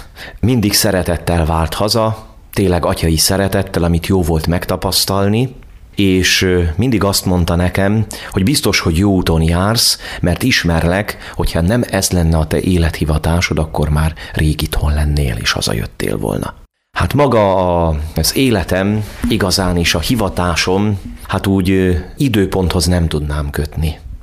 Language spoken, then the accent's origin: Hungarian; Kiskunmajsa, Bács-Kiskun, Hungary; born there; Kiskunmajsán születtem, ami a családomat illeti, igazán egyszerű paraszt emberek. Földművelésből, állattenyésztésből éltek, tanyai környezet.